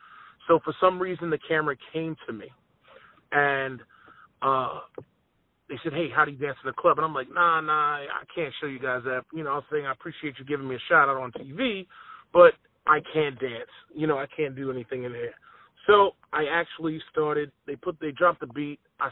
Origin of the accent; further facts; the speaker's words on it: Rockaway Beach, New York, United States; I grew up in Rockaway Beach. I was a lifeguard.